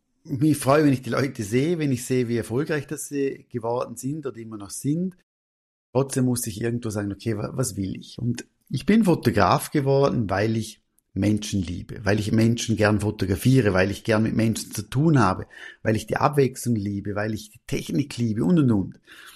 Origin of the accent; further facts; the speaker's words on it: Austria; Ich bin ja Österreicher, also von dem her, aber trotzdem arbeite ich nur oder tendenziell nur in der Schweiz.